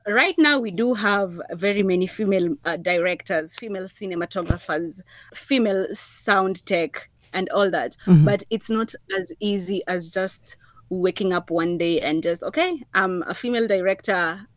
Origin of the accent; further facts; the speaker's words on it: Kenya; growing up as a Kenyan girl in our community, we were told a lot of do's and don'ts.